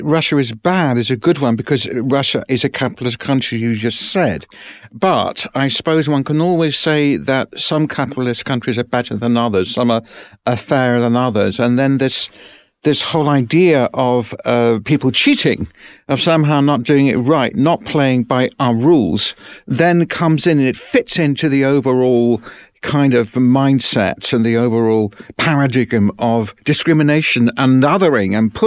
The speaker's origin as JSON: {"language": "English", "region": "London", "country": "United Kingdom", "tie": "born or raised there", "said": "I remember the Soviet Union, and I remember growing up in London, and I remember the same thing."}